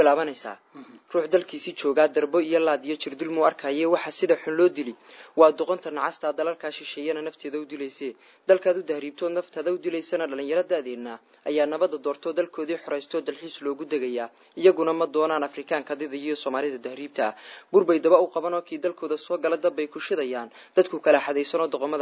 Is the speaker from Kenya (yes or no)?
no; Labaar, Somali Region, Ethiopia; also born or lived in Mogadishu; waxaan ku dhashay 2006 Maarso magaalada Muqdisho waxaan dhankaasi waxaan wareegay deegaankayga oo ah magaalada Labaar ee gobolka Qorxi oo hoos tagta degmada Qabri Dahare dhanka barina uga aadan 75 km